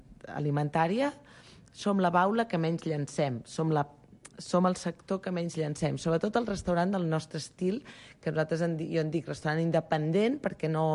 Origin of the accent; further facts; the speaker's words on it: Granollers, Catalonia, Spain; Jo sóc filla de Granollers